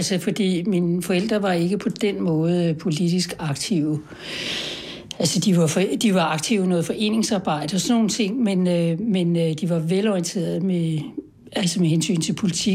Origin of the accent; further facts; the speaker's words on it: Sorgenfri, Capital Region of Denmark, Denmark; jeg er også vokset op nord for København, i det, man kaldte akademikergetoen, i Sorgenfri. Og min far var direktør